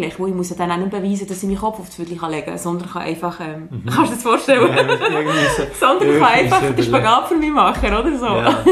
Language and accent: German; Wabern, Bern, Switzerland; unser Wabern, wo ich aufgewachsen bin, noch bei Bern ist.